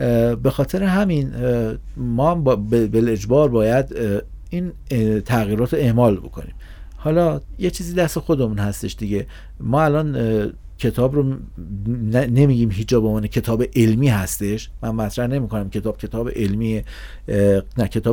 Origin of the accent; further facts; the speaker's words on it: Iran; اگه ما ایرانی هستیم